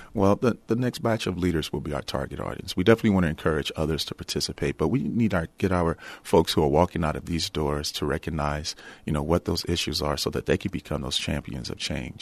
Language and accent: English; Louisiana, United States; having seen them growing up in Southwest Louisiana